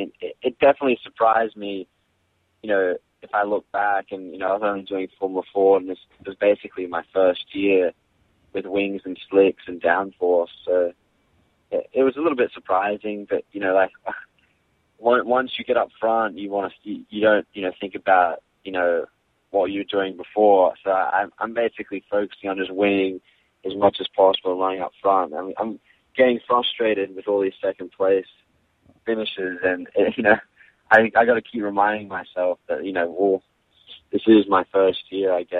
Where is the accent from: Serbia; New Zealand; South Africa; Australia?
Australia; now in United States; I still prefer my, you know, the music I grew up listening to in Australia with all my friends and whatnot. I'm still yet to be Americanized, I think.